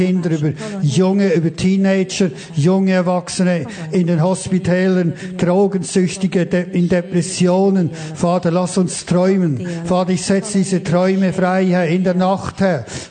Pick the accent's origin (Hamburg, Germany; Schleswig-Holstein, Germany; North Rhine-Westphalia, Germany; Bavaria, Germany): North Rhine-Westphalia, Germany; Büren; Ob es jetzt in Büren ist, wo ich aufgewachsen bin, ob es hier ist, Open Air.